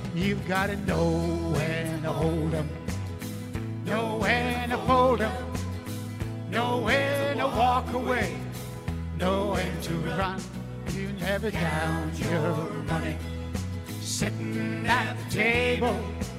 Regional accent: England, United Kingdom; Spanish is a second language; now in Spain; Soy inglés, però no és culpa meva.

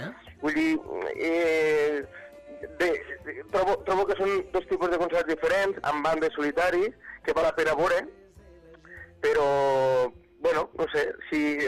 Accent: Catalonia, Spain; cantar del meu poble, a les Terres de l'Ebre

